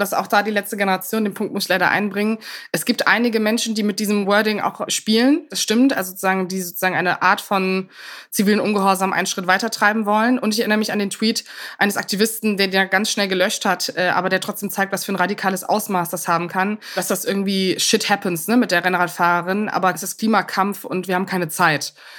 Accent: Berlin, Germany; auch als Berliner E-Scooter und Radfahrerin auf dem Radweg

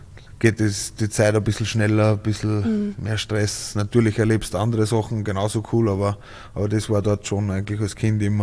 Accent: Ried im Innkreis, Upper Austria, Austria; also born or lived in Schärding; now in Vienna, Austria; Schärding und in Ried aufgewachsen.

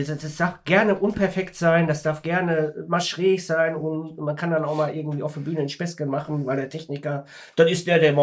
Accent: Gelsenkirchen, North Rhine-Westphalia, Germany; Ich meine, wir kommen aus Gelsenkirchen, ne?

